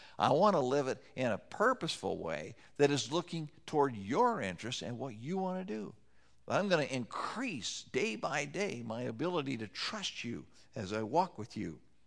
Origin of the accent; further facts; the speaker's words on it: Wyoming, United States; I grew up in Wyoming, and a favorite haunt of mine was the Bighorn Mountains that were right next to the town where I lived